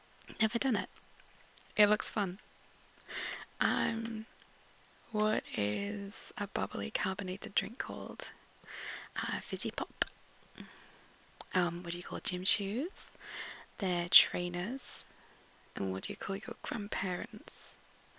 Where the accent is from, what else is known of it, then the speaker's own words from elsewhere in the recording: Yorkshire and the Humber, United Kingdom; I'm the same neck of the woods as Rilu. I'm from Yorkshire, Northern England. I'm northeast, maybe.